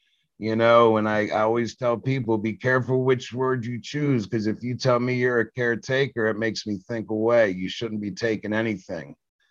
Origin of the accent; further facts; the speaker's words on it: Washington, District of Columbia, United States; I grew up in Southeast DC. I didn't get out of the ninth grade before they finally just said, hey, we want them out of schools.